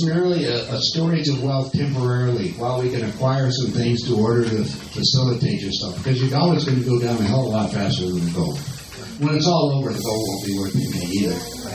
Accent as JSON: {"language": "English", "region": "Colorado", "country": "United States", "tie": "born or raised there", "said": "In the land area, it's about the same size as Colorado. You know, we're on my home state."}